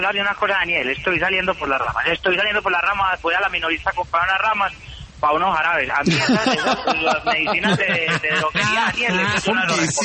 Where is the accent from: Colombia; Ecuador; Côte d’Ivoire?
Colombia; Antioquia; como los paisas hablamos de frente